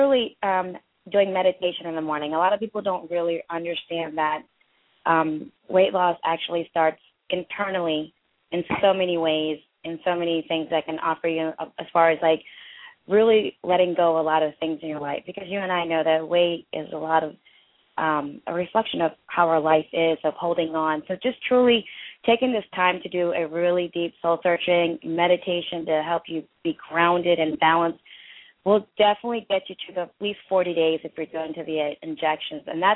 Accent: India; I'm from India. I have everything that everyone else has

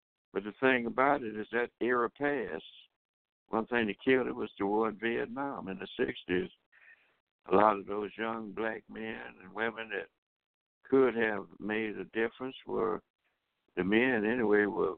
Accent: Tuskegee, Alabama, United States; when I was growing up in Tuskegee, Alabama, pretty much on the campus of the Tuskegee Institute

